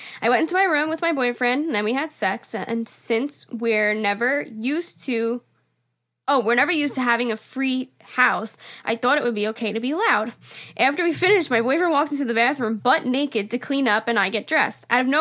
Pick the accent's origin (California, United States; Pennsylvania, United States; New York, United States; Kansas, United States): New York, United States; I'm from Long Island.